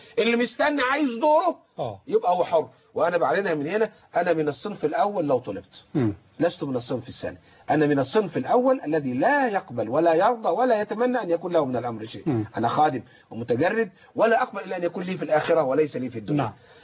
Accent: Egypt; إحنا كلنا مصريين.

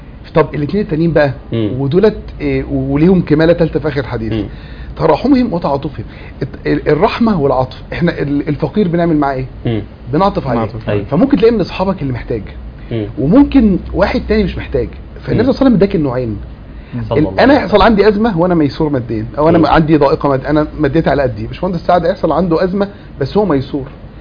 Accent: Port Said, Port Said Governorate, Egypt; كان جدي لسه عايش يعني كان احنا من بورسعيد

